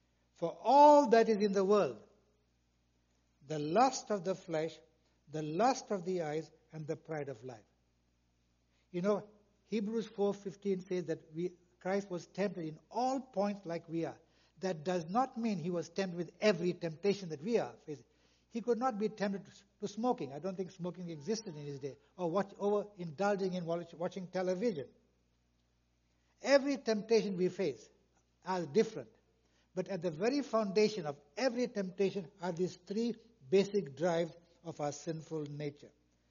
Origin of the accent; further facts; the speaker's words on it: Kenya; moved away as an adult; I was born and raised in Kenya. I spent 35 years of my life in Kenya.